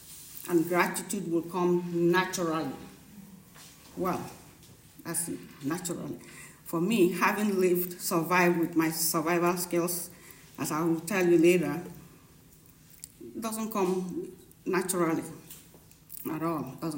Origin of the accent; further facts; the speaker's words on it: Nigeria; now in United States; I'm Nigerian, by the way, I'm American, but also Nigerian, I'm a Nigerian.